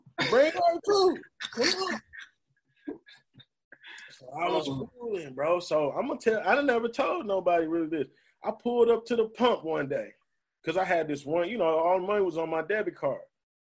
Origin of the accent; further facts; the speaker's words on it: Detroit, Michigan, United States; That's what I'm saying. So even still, we had more people, luckily, that did get money